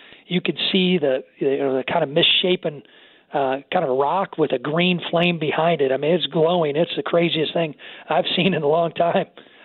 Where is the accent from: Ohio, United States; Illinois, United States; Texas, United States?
Illinois, United States; Taylorville; It had to land up near my district, in my home county, Christian County. I was driving home from Mount Zion to my home in Taylorville on Route 48